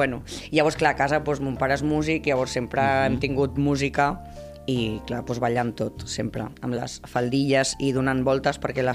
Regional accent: Torredembarra, Catalonia, Spain; jo soc de Torredembarra, de tota la vida, i clar, Torredembarra, un poble molt petit

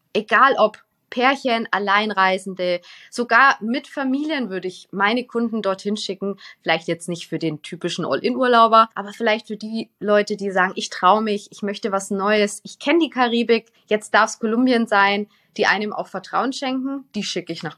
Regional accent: Brazil; Brasilien, ich komme aus Brasilien, da würde ich mich nicht ins Auto setzen, bin ich ehrlich.

